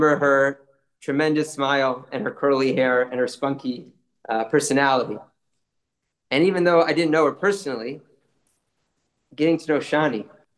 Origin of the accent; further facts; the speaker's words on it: Midwest, United States; the people that I looked up to when I was a young NCSYer growing up in the Midwest.